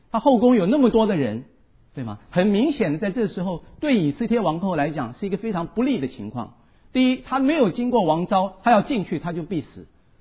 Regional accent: Taiwan; accent: Taiwanese; 现在你们要以基督的爱忍受我的台湾腔国语。

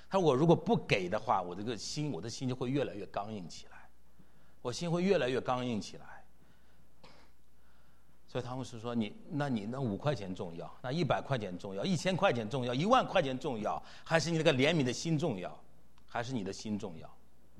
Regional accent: China; 因为我们中国人是要面子，是吧？

